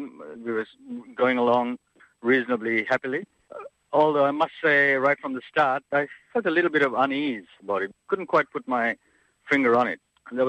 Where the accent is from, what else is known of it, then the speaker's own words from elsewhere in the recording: Sri Lanka; I'm from Sri Lanka, and I grew up in a fairly multicultural society with Buddhists, Hindus, Muslims and Christians.